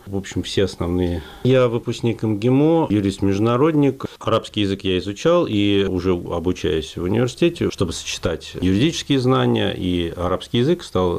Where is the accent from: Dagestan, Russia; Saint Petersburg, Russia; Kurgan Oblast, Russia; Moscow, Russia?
Saint Petersburg, Russia; Я ленинградец в третьем поколении, как минимум, поэтому, конечно, был интерес прежде всего к истории моей семьи. Мои предки частично перебрались до революции, но окончательно уже вот в начале 20-х годов в Ленинград.